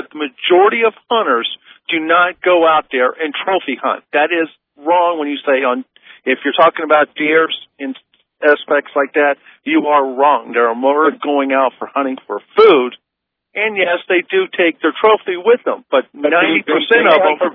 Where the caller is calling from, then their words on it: St. Petersburg, Florida, United States; I'm calling from St. Pete.